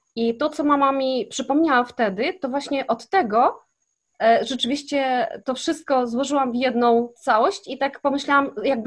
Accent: Kazakhstan; Wychowałam się w Kazachstanie, w miejscowości, gdzie właśnie mieszkali zesłańcy z Polski i to byli Niemcy i Polacy.

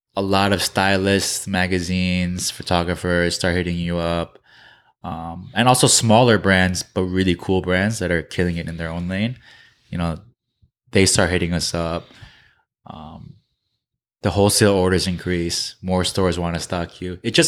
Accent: New Jersey, United States; we're from New Jersey. I went to college in New York and we left to Korea.

